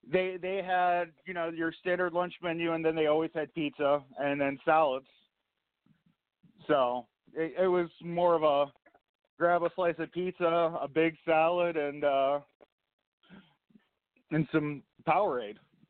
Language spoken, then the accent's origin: English; Cleveland, Ohio, United States; I born and raised around Cleveland, so I still represent home.